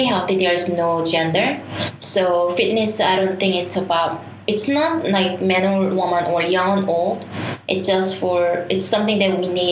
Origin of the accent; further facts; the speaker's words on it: South Korea; when I grew up in Korea, it's more men-dominated society